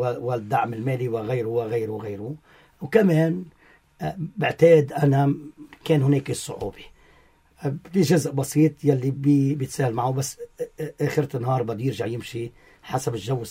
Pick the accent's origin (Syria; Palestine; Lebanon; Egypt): Lebanon; فلذلك نحن على العينين كلبنانيين إنه نفهم إنه أنا بدي بلدي بالأول